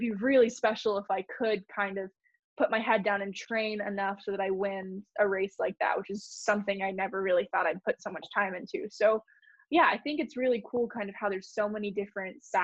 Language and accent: English; Maui, Hawaii, United States; it was really cool because I came from Maui, you know, only downwinding.